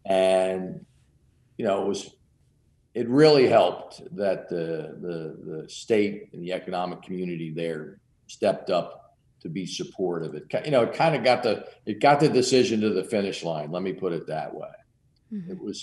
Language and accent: English; Jersey City, New Jersey, United States; and I'm a kid from Jersey City, right? So you go, wow, those those Eastern Kentuckians, they're not going to like your funny accent. I didn't even know I had an accent.